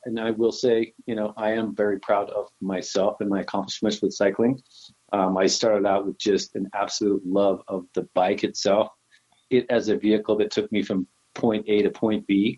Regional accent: Utah, United States; I was born and raised in Utah. I like to say now that I'm from Utah, but not of Utah. So I kind of grew up in Utah as maybe a black sheep within the herd, and maybe fought throughout my adolescence to leave the state

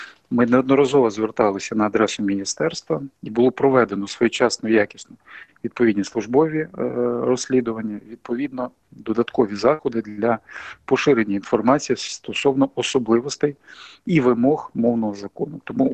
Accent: Mykolaiv Oblast, Ukraine; Я сам уродженець Миколаївщини, і мені приємно

